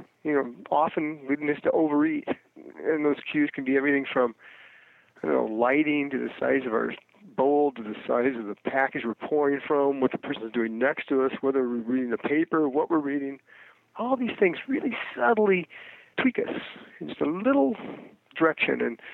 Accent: Iowa, United States; You know, when I was a little boy growing up in Iowa, we'd sell vegetables door to door.

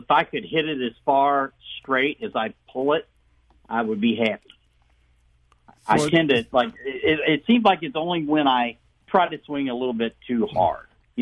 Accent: Elsberry, Missouri, United States; I grew up in Ellsbury. My dad was a realtor up there.

